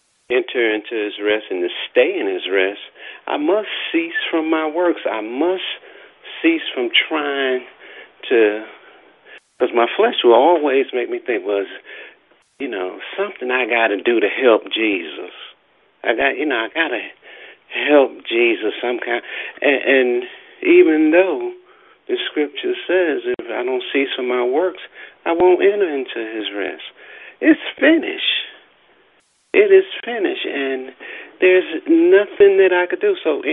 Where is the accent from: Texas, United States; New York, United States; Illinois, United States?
New York, United States; New York City; also born or lived in Alabama; I was raised in New York as a child. I was born here in Alabama, but I was raised in New York without a father, and coming up in New York City in the 60s and 70s, the streets were my role models.